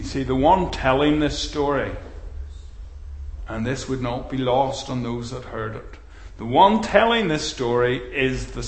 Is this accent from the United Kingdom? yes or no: yes; England, United Kingdom; And so much of it, us being English and unaccustomed to these types of teaching, so much of it just goes over our head.